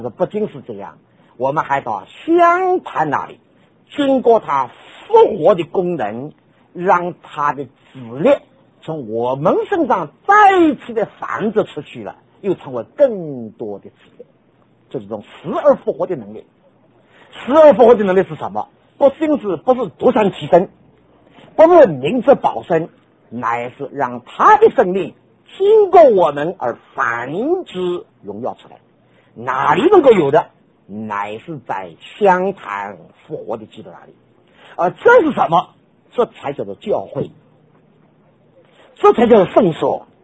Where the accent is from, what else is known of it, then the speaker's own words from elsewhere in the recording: Dinghai, Zhejiang, China; 我感谢主生在一个小乡下的地方，我幼年住在定海，我们定海有好多的燕子。